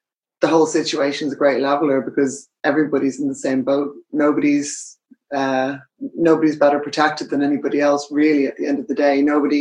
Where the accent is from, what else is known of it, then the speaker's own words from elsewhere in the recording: Ireland; also born or lived in United Kingdom / United States; I'm Irish. I live in Dublin.